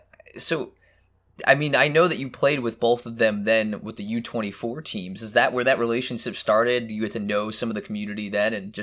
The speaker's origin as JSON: {"language": "English", "region": "New Jersey", "country": "United States", "said": "I'm from New Jersey originally."}